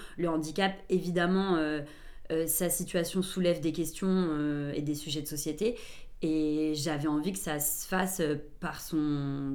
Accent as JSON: {"language": "French", "town": "Paris", "region": "Île-de-France", "country": "France", "tie": "born or raised there", "said": "j'ai grandi à Paris dans le 13e."}